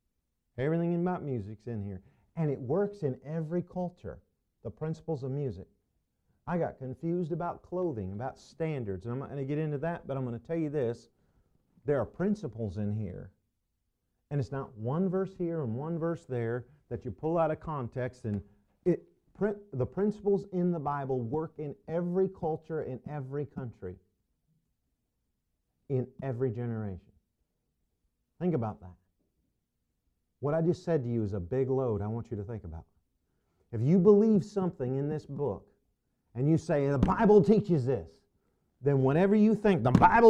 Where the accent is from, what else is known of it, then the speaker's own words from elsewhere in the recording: Indiana, United States; now in Illinois, United States; But I come from Northeast Indiana originally, and then, you know, at large. We've been everywhere. And then now we're in South Central Illinois.